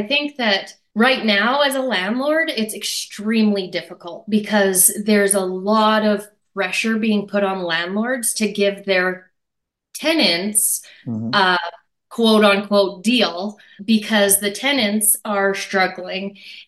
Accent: Saskatchewan, Canada; so I'm originally from Saskatchewan, started off living on a farm in the middle of nowhere and moved to the town of 500 and grew up there.

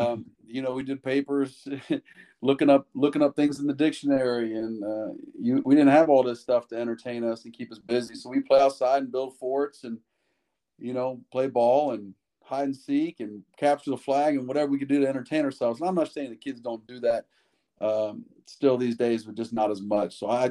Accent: Dayton, Ohio, United States; I grew up in Dayton, Ohio, in a town called Vandalia Butler.

